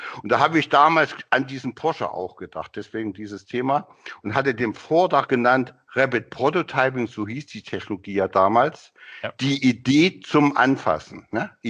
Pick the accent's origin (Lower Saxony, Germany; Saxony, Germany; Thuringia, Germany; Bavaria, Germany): Thuringia, Germany; Gera; born there; also born or lived in Karl-Marx-Stadt; Ich bin Jahrgang 56, geboren in Gera, habe danach in, wie hieß es so schön im Sächsischen, in Karl-Marx-Stadt studiert.